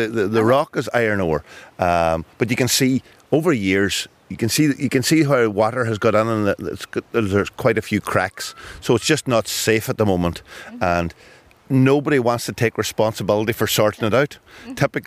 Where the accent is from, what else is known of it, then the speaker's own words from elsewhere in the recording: Malin Head, Ulster, Ireland; I was born and reared in Malinhead all my days. I've worked away for a small amount of time, but most of my life I was born and reared in the most northerly pub in Ireland.